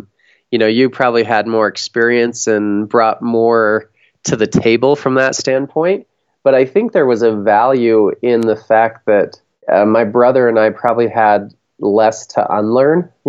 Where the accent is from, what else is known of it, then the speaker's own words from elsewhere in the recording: Denver, Colorado, United States; I grew up in Denver, so this is the Rocky Mountain News.